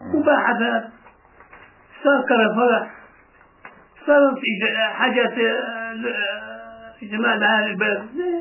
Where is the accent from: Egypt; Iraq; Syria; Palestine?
Palestine; يرجعوني على بلدي فلسطين